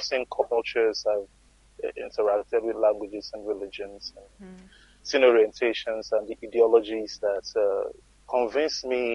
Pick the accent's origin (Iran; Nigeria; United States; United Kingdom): Nigeria; Lagos; now in Australia; No, I'm a Lagos kid. Lagos born and bred.